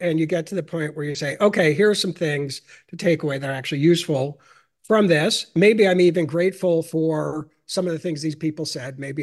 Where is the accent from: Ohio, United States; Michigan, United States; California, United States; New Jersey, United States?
Ohio, United States; Cleveland; born there; Yeah, so I was born in Cleveland, Ohio, and that's where my mother, may she rest in peace, is from originally.